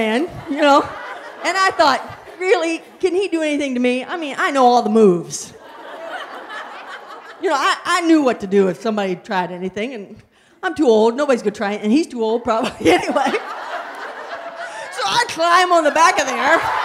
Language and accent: English; Indiana, United States; no, I'm from Indiana, and I dress like I'm from Texas